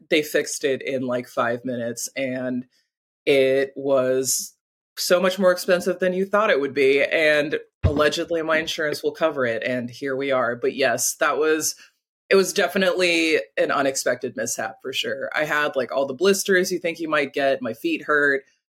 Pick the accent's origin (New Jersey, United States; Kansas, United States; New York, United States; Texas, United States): Texas, United States; Houston; It makes me so sad and anxious and just stirs up a bunch of teenage trauma from growing up in Houston and dealing with hurricanes.